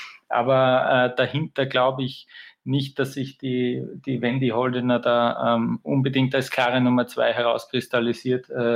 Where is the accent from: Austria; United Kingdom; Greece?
Austria; Vienna; Ich komme aus Wien, auch wenn die Berge in Wien jetzt auch nicht unbedingt so hoch sind